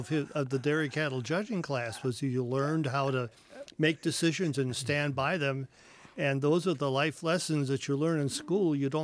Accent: Rubicon, Wisconsin, United States; I'm just from Rubicon

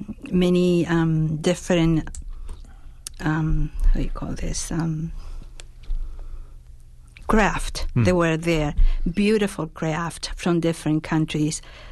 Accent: Chile; now in Green Bay, United States; Well, I am from Chile

